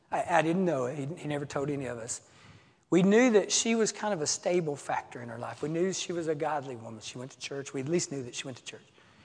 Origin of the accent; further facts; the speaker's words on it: Arkansas, United States; And I was, what in my culture growing up in Arkansas, we would have called a good old boy.